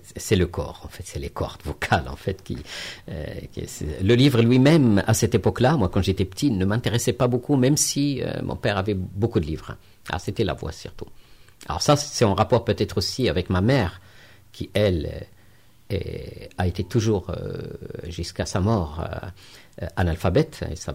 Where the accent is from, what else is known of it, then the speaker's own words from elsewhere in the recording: Morocco; moved away as an adult; je suis né au Maroc et je suis resté au Maroc jusqu'à tard, en fait. J'ai fait toute ma formation, on va dire, que ce soit de poétique ou autre, au Maroc, jusqu'à 24 ans, avant d'arriver ici.